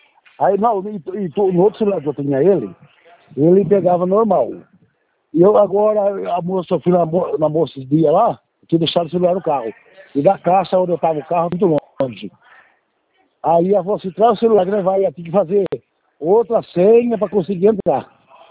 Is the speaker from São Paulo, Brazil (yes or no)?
yes; Penápolis, São Paulo, Brazil; Aqui de Havaí. Nava, Penápolis